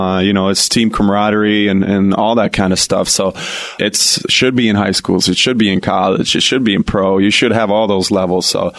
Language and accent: English; Sweden; now in United States; Growing up in Sweden, it's kind of the same weather. We got a lot of good gamers, a lot of gamers in Sweden.